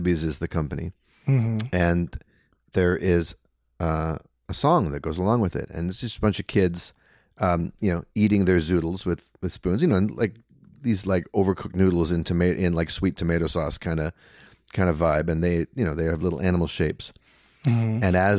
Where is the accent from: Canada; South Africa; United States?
Canada; Probably the ads that stick out the most in my memory come from my youth as a Canadian boy in the early 1980s.